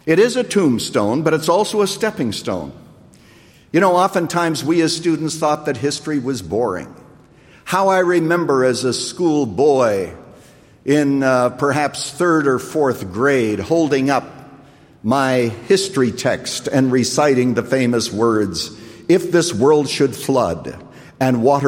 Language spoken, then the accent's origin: English; Canada; He's the same Holy Spirit who converted me as a boy when I was growing up in Canada.